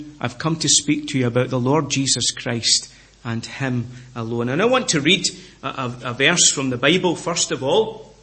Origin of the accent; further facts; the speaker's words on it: Scotland, United Kingdom; I come from Scotland. I live between Edinburgh and Glasgow.